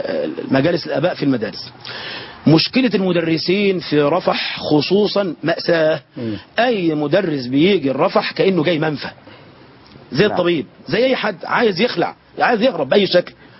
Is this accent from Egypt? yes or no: yes; Egypt; now in Sinai, Egypt; أولا أنا أعيش في سيناء منذ 17 سنة وأنا لست من أهل سيناء.